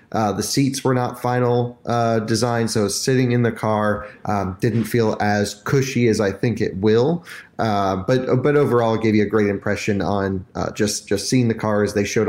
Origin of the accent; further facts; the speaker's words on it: New York, United States; Again, I grew up just outside New York City, so I'm pretty familiar with that.